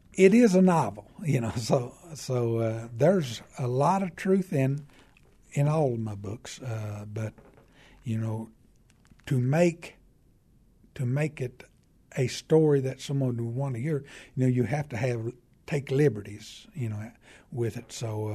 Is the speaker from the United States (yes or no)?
yes; Kentucky, United States; It's growing up in Eastern Kentucky, and I like to tell about life growing as we grew up, how we lived